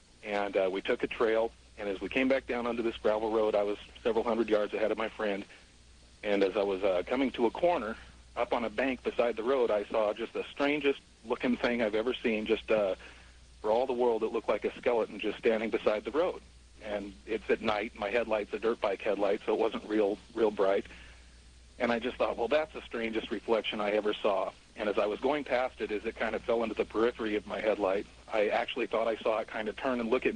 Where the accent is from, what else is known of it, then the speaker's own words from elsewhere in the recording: Aloha, Oregon, United States; from Aloha.